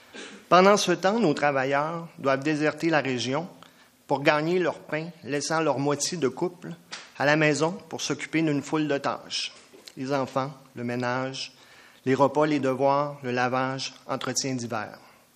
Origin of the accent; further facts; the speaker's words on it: Chibougamau, Quebec, Canada; Je me présente … je suis natif de Chibougamau.